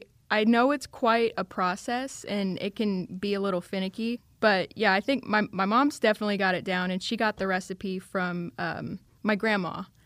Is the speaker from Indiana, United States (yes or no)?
yes; Cynthiana, Indiana, United States; Yeah, so I grew up in Posey County, so small town called Cynthiana.